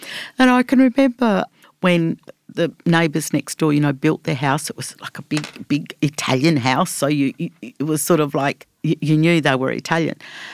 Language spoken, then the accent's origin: English; Fremantle, Western Australia, Australia; when I was growing up in Fremantle as a kid